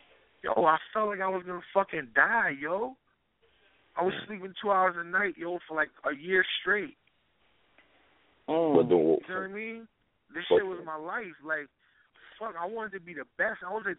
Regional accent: New York, United States; I'm from the New York area.

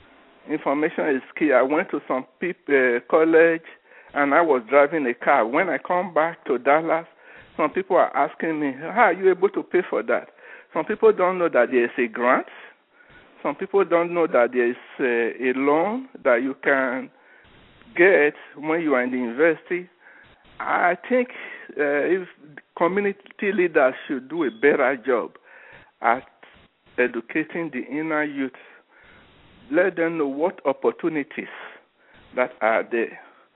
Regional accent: Nigeria; now in Plano, United States; I am an immigrant from Nigeria. Came in 1985. Right now I live in Plano, in Texas.

